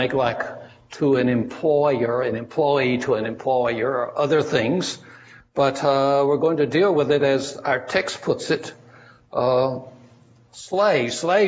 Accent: the South, United States; I'm from the South, but I hated slavery, every bit of it

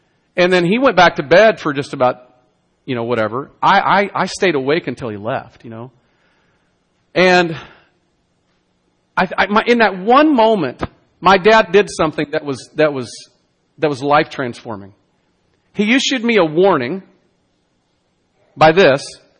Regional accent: the South, United States; I grew up in the South where we got spanked, okay?

